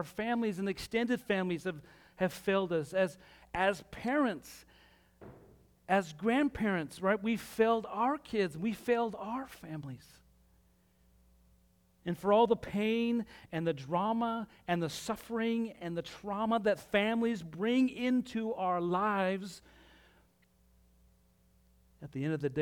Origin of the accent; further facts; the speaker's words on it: Utah, United States; I'm from Utah.